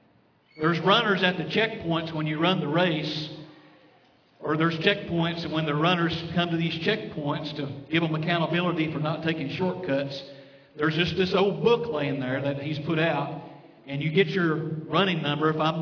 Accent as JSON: {"language": "English", "region": "Tennessee", "country": "United States", "tie": "born or raised there", "said": "where I grew up in East Tennessee, there's a state park right behind my parents' house where I grew up, right in the mountains."}